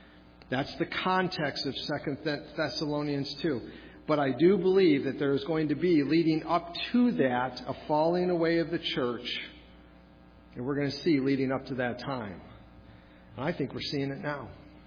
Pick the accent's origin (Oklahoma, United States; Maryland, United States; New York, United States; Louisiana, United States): New York, United States; I grew up in Western New York State, very close to the New England states